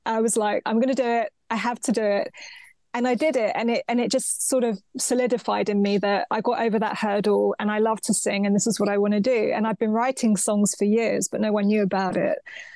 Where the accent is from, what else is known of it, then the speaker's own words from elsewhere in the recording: London, United Kingdom; born there; it's Cyprus, yeah. But I was born in London, but okay. Cyprus is, I've been back to Cyprus every single year since I was a baby.